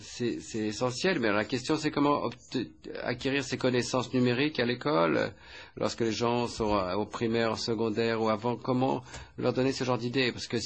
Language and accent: French; Scotland, United Kingdom; accent: Scottish; French is a second language; Moi, vous savez, d'après mon accent, je suis écossaise. On a voté pour rester dans l'Union européenne